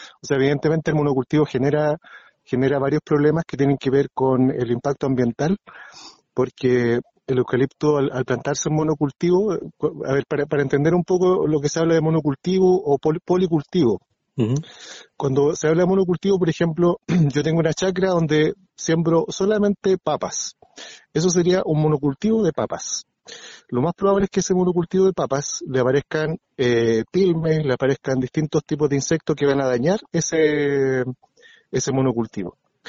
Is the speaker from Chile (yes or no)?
yes; Los Sauces, Araucanía, Chile; yo siempre he sido de esta zona, pero me fui a estudiar fuera hace ya bastante tiempo. Y siempre con la idea de retornar acá a Los Sauces